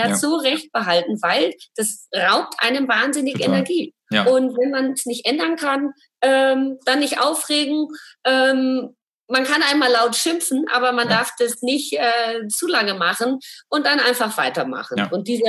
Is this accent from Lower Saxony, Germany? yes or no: no; Bavaria, Germany; ich komme ja aus Franken